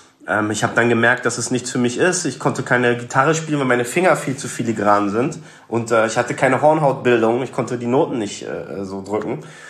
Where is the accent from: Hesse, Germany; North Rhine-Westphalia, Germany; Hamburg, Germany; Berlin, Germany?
Berlin, Germany; Aber ich bin tatsächlich ja in Moabit halt groß geworden, also Berlin, Moabit, das war jetzt nicht so die geilste Gegend.